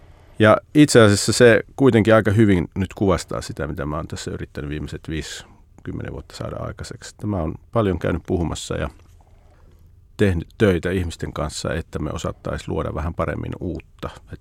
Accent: Siilinjärvi, North Savo, Finland; also born or lived in Lappeenranta; mä en oikein ole mistään kotoisin, kun mä oon syntynyt siis Lappeenrannassa ja sitten me siirryttiin tuonne Savoon Siilinjärvelle niin kuin kouluajoiksi ja sitten mä sieltä lähdin heti taas sitten armeijaan ja opiskelemaan tuonne Helsinkiin nyt mun vanhemmat niin kun asuu Puumalassa

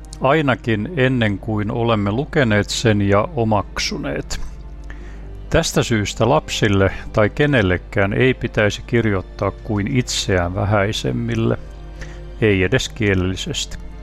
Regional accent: Ulvila, Satakunta, Finland; Olen Ulvilasta opettaja. Tietokirjailija.

